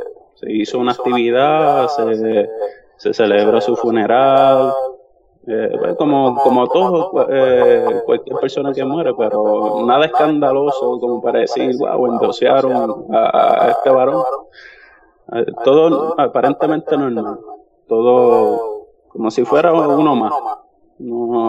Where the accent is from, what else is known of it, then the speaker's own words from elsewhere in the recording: Puerto Rico; Yo soy de Puerto Rico, sí.